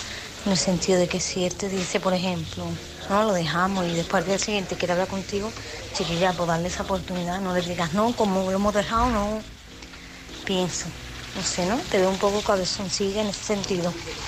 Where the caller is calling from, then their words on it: Málaga, Andalusia, Spain; de Málaga.